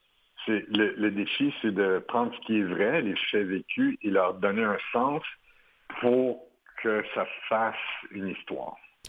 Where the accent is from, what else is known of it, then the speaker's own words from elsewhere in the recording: Quebec, Canada; je suis québécois. J'ai fait des films ici au Québec et aux États-Unis aussi, maintenant en France.